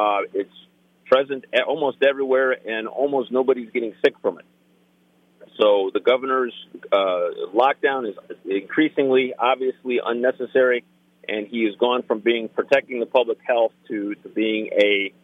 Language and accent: English; Nevada, United States; Now, I grew up in Nevada, 50 years here